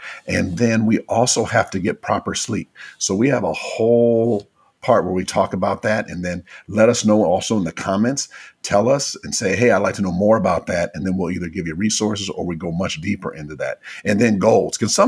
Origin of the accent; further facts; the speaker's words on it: Minnesota, United States; I grew up in the Midwest in Minnesota.